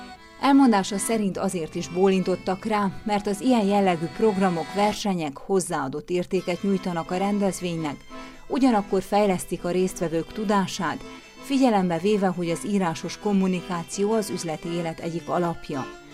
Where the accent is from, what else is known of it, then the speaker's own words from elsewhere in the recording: Sândominic, Harghita, Romania; én a székelyföldi Csíkszentdomokoson nőttem fel, ahol mondhatni könnyű volt megélni a magyarságom.